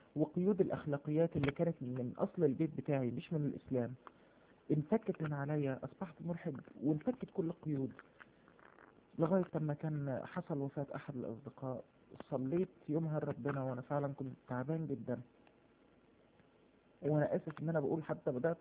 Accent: Riyadh, Riyadh Province, Saudi Arabia; also born or lived in Egypt; اتربيت في السعودية في الرياض، كنت متفوق جدا اشكر ربنا

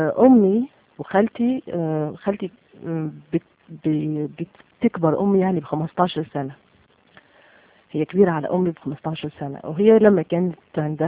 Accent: Algeria; حتى دلوقتي احنا عندنا في الجزائر في كل أسبوع عندنا ساعة

